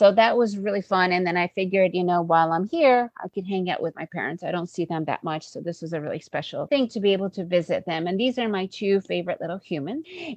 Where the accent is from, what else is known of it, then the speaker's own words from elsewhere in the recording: United States; first language ru; also born or lived in Soviet Union / Costa Rica; now in Guatemala; So I speak Russian as my main language, as my mother language. But because I was raised in the US, English is my main language.